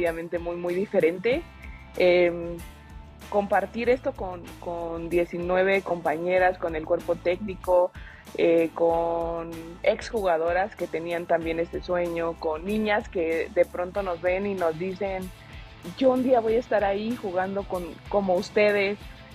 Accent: Mexico City, Mexico; Si bien yo, siendo capitalina

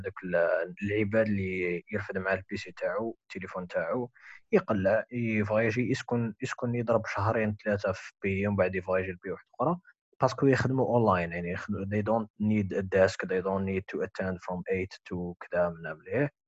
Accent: Algeria; She just wanted to hang out with me because she knew that I'm from Algeria and I speak French.

